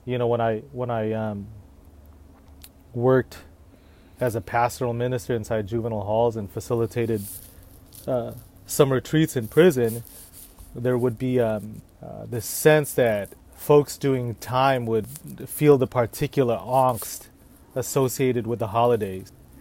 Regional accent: Los Angeles, California, United States; I am Filipino American. Who are you? A Los Angeles native.

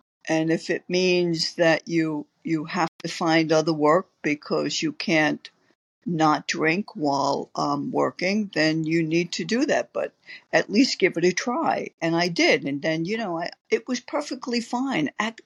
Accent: New York City, New York, United States; I grew up in Yorkville, the Upper East Side of Manhattan, 91st Street, 1st and 2nd Avenue, the youngest of five.

